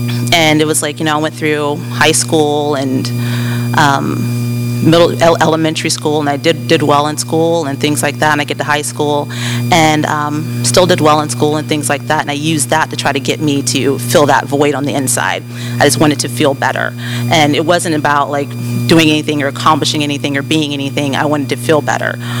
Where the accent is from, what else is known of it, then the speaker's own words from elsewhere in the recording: Tampa, Florida, United States; I was born and raised here in Tampa